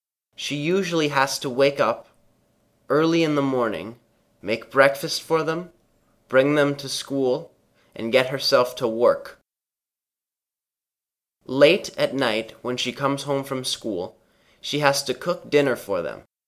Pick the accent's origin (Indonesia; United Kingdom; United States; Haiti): Haiti; When I was growing up in Haiti, I didn't really face a lot of pressure or stress.